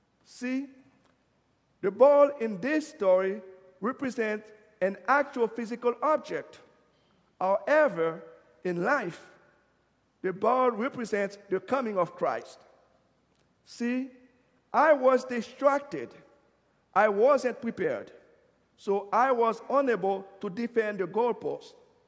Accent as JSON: {"language": "English", "country": "Haiti", "tie": "born or raised there", "said": "I used to play soccer when I was growing up in Haiti."}